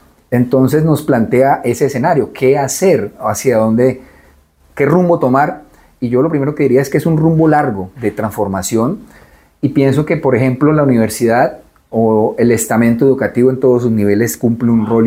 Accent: Colombia; porque soy colombiano, me duele mi país

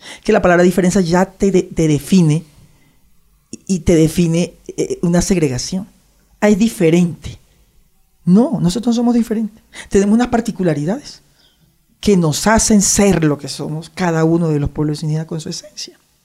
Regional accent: Sierra Nevada de Santa Marta, Colombia; yo soy Cancuama de la Sierra Nevada, mal llamada de Santa Marta, porque estamos no solo en Santa Marta, sino en tres departamentos. Nosotros lo llamamos Gonahuindúa.

